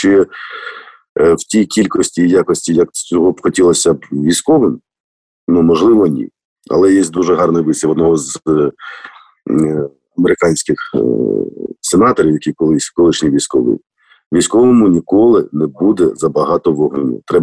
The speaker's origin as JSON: {"language": "Ukrainian", "town": "Dnipro", "region": "Dnipropetrovsk Oblast", "country": "Ukraine", "tie": "born or raised there", "said": "ті люди, які знаходяться в центральній частині України, в моєму рідному Дніпрі"}